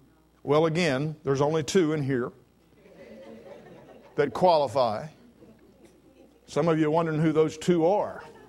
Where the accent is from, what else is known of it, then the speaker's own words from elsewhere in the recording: Vienna, United States; But when I was a little boy growing up in Vienna